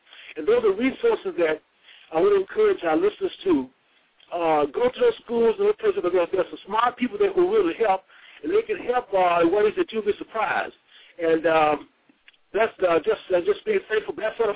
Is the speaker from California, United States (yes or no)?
no; Mississippi, United States; Well, I'm actually I'm from Mississippi. I went to Tougaloo College and I received a BS degree in economics from Tougaloo.